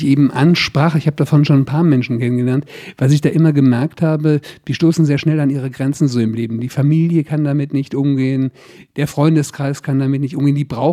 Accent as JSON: {"language": "German", "region": "Berlin", "country": "Germany", "said": "in Berlin, da wo ich herkomme."}